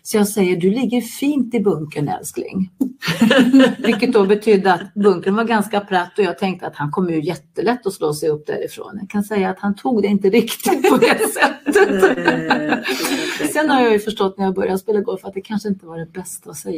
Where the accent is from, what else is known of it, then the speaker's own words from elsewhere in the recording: Värmland, Sweden; now in Stockholm, Sweden; Nej, jag kommer från Värmland.